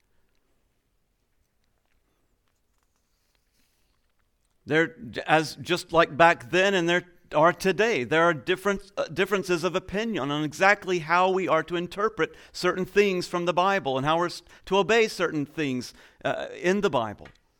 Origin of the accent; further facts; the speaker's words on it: Texas, United States; When I grew up, I was raised in Texas, the greatest state in the Union. We won our own independence.